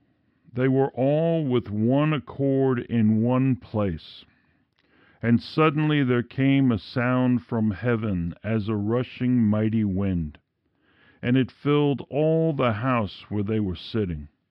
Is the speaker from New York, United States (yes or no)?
yes; New York, United States; I'm from Queens.